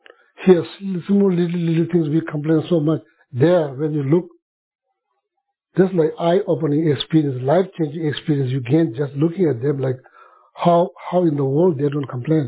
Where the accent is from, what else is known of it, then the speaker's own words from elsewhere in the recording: Sikkim, India; In my hometown, in the Sikkim, remote country, remote side of Sikkim, people have almost nothing. My parents, both of them cannot read, cannot write at all.